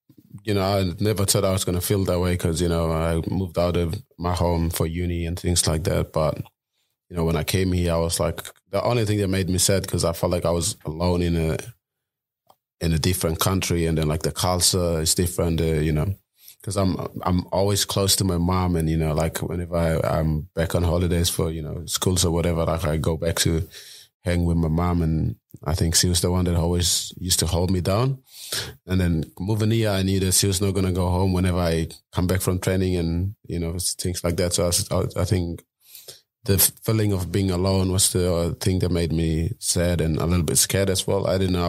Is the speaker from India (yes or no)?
no; Simbu, Papua New Guinea; I was born in Simbu. It's up in the highlands, mountains, you know, Papua New Guinea. I'm from like the village, so, you know, most of the houses are you know, bush material houses, you know, our roads are dirt road.